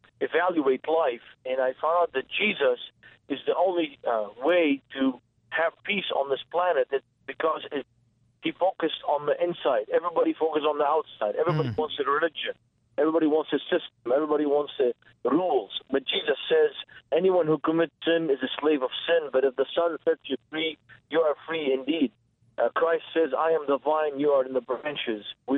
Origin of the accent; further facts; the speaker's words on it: Beirut, Beirut Governorate, Lebanon; Yes, I grew up in Beirut, Lebanon.